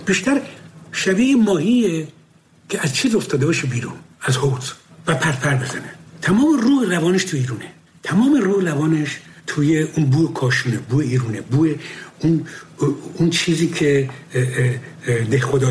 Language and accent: Persian; Abadan, Khuzestan, Iran; من بچه آبادانم، آبادان نزدیک تیارا و ایارا اینا بر بیرون بود.